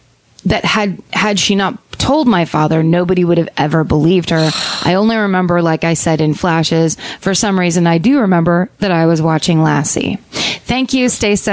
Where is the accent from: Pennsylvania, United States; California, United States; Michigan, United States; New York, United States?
Michigan, United States; Detroit; This is a combination of my hometown murder, that being Detroit at any time of this story, and what I believe got me into true crime.